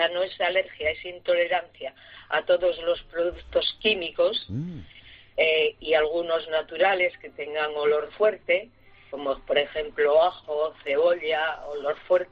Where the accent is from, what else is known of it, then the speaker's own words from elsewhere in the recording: Gijón, Asturias, Spain; Yo vivo, soy de Gijón